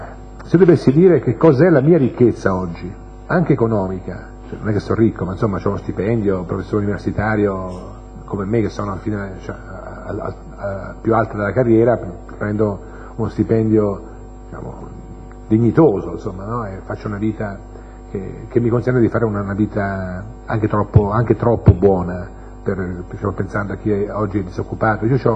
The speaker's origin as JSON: {"language": "Italian", "town": "Ascoli Piceno", "region": "Marche", "country": "Italy", "said": "Io sono di Ascoli Piceno, anzi sono nella campagna ascolana, e i miei genitori, mia mamma è famiglia, diciamo, di contadini, e mio padre famiglia, perché più o meno contadini"}